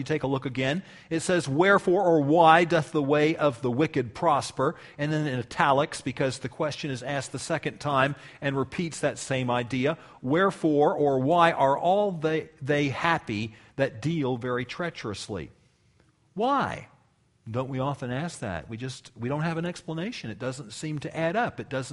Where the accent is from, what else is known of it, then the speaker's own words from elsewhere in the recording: United States; I love America. I'm an American. I wouldn't want to be anything else.